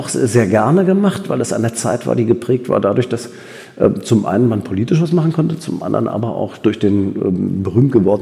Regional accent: Berlin, Germany; Ich bin in Berlin geboren, groß geworden, zur Schule gegangen

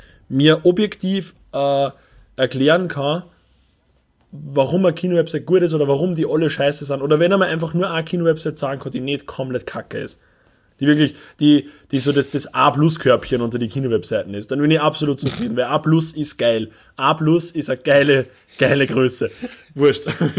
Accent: Upper Austria, Austria; Und wir als Oberösterreicher, die in einer von den ödesten Städten in Österreich wohnen

